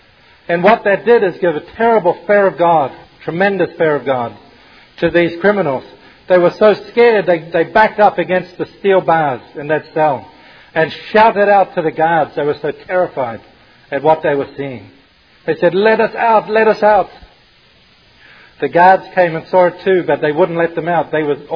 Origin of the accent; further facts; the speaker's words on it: New Zealand; also born or lived in Australia; even though I'm from New Zealand, as John said, I became a Christian in Australia.